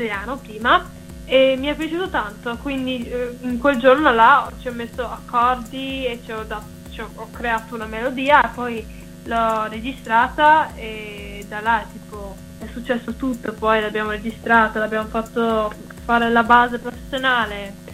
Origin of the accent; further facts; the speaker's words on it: Singapore; Italian is a second language; also born or lived in Italy; now in Dublin, Ireland; a sei mesi i miei genitori si sono spostati dall'Italia a Singapore, quindi io sono cresciuta a Singapore. E poi un anno fa mi sono spostata da Singapore a qua in Irlanda, a Dublino.